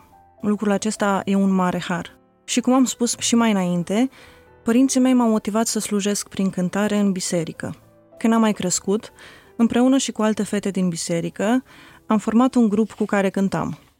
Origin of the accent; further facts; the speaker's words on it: Suceava, Suceava County, Romania; born there; M-am născut într-o familie de oameni credincioși, în frumosul oraș Suceava.